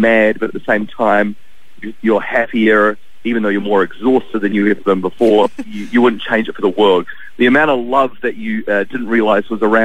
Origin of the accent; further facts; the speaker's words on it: Wellington, New Zealand; We're from Wellington, but Christchurch is a big part of our story.